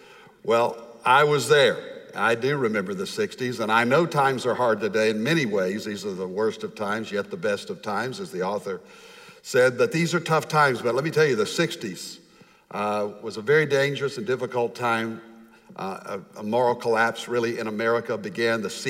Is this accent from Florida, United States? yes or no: no; Fort Worth, Texas, United States; I grew up in East Fort Worth. As I was driving around Loop 820 today, I came right by my old neighborhood in Hanley, Meadowbrook, Eastern Hills, the east side of Fort Worth.